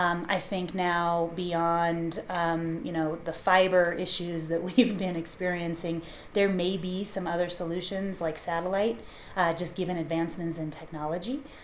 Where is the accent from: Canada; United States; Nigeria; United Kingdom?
United States; Colorado; I grew up in Colorado, and as a child, my family and I used to come to Lake City, and my husband and I moved here about 5 years ago.